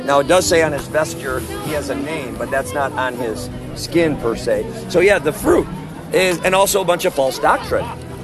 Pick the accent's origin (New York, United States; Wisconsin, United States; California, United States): Wisconsin, United States; we're in Missouri, I'm from Wisconsin.